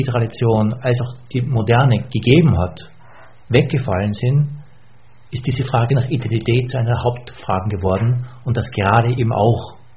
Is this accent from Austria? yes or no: yes; Linz, Upper Austria, Austria; Was macht mich in meiner Identität eigentlich aus und mich nicht jetzt als Österreicher, sondern als Oberösterreicher in Linz